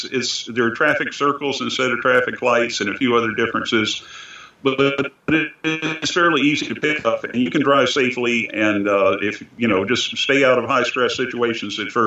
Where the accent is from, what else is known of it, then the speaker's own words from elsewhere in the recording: Florida, United States; Of course, I don't have a front license plate since I'm from Florida, so it doesn't work for me